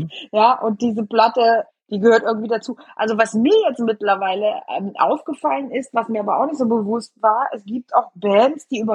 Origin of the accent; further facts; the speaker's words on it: Eschweiler, North Rhine-Westphalia, Germany; Aber Eschweiler ist und bleibt halt mein Geburtsort und meine alte, geliebte Heimat.